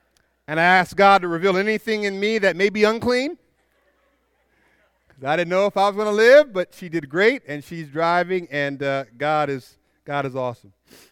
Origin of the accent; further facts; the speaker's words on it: Tallahassee, Florida, United States; But us in Tallahassee, we had to struggle a little bit, you know.